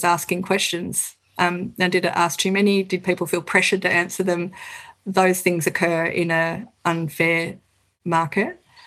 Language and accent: English; Australia; Traditionally, we've treated, as an Australian society, renters as people who weren't clever enough to buy a property